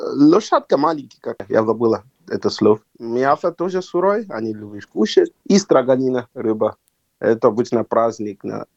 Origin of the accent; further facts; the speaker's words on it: Nigeria; Russian is a second language; moved away as an adult; now in Yakutsk, Russia; Я сам из Нигерии, Западной Африки. После школы я поеду в Китай учиться.